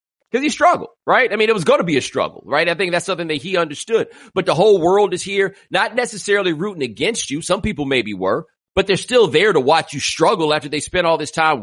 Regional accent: Houston, Texas, United States; talking about I had a bias against the Bulls because I'm from Houston

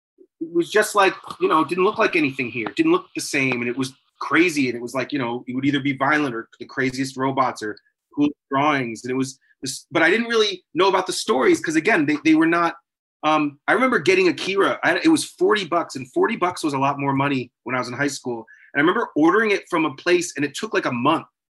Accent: New Hampshire, United States; I'm from New Hampshire. So again, what, you know, it's not like I was from the city or anything.

